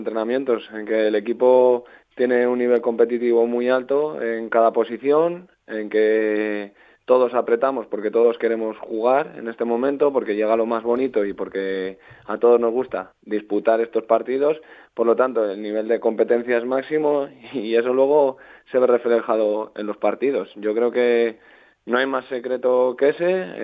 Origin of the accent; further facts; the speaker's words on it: Santander, Cantabria, Spain; Los dos somos de Santander, nos conocíamos quizá no muy personalmente, pero bueno, Santander es pequeño y al final todos se conocen un poco